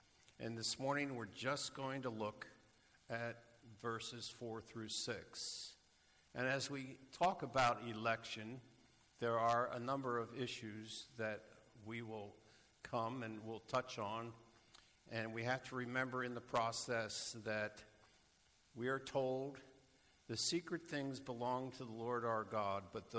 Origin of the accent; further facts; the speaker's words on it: England, United Kingdom; And because we're not Greek, we're English, this is multiple sentences for us.